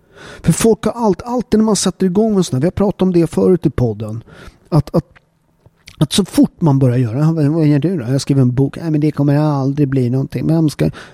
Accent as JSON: {"language": "Swedish", "town": "Upplands Väsby", "region": "Stockholm County", "country": "Sweden", "tie": "born or raised there", "said": "Jag är uppväxt i Upplands Väsby, som en förort utanför Stockholm."}